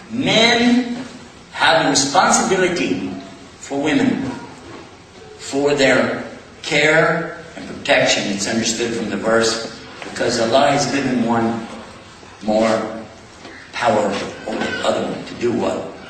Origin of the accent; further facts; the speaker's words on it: Texas, United States; I'm from Texas, by the way, and I know how land works.